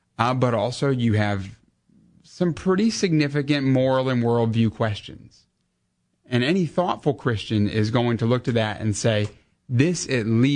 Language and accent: English; United States; I'm so thankful by God's grace I'm an American.